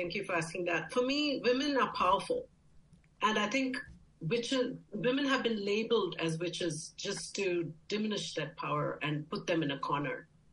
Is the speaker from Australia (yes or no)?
no; India; So for us, growing up in India, the supernatural was everywhere and magic was everywhere.